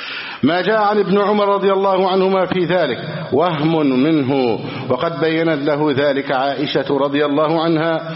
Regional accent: Egypt; اللهم اجعل بلدنا مصر سخاء رخاء

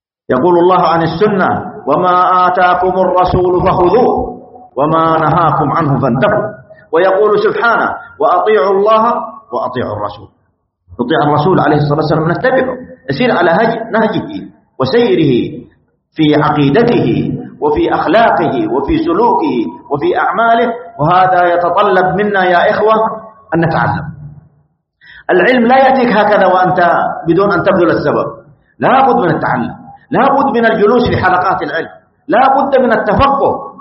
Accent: Saudi Arabia; بلادنا المملكة العربية السعودية

